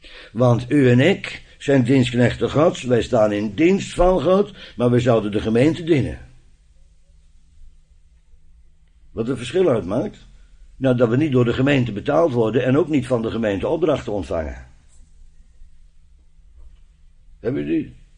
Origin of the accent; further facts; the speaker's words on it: Netherlands; wij zijn van Duits en bloed, zoals u weet. Maar we zijn Nederlanders, naar het schijnt. Of Friese, al nagelang uw voorkeur.